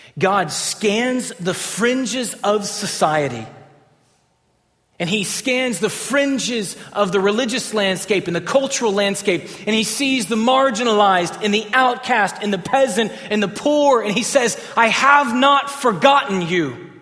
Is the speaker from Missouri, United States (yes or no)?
no; Texas, United States; So, I'm from East Texas myself, so it's, let's just own it.